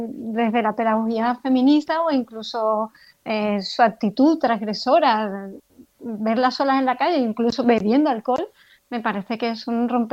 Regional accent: Cádiz, Andalusia, Spain; moved away; yo soy de Cádiz, hace mucho tiempo que no vivo en Cádiz, yo había de pequeña había salido en una agrupación familiar y ya cuando me fui de Cádiz desconecté muchísimo del carnaval

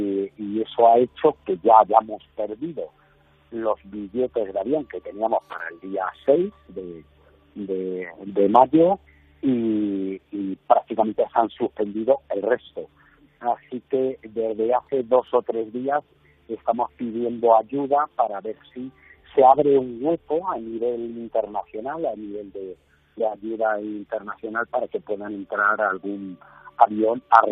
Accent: Spain; tenemos derecho a exigir nuestros derechos como ciudadanos españoles

